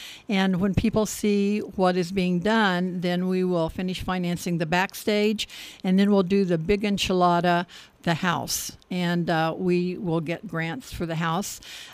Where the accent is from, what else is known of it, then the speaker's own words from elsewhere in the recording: Coffeyville, Kansas, United States; But Coffeyville has always been my hometown and my beloved hometown, special to me. So 9th Street, especially being my neighborhood, was special.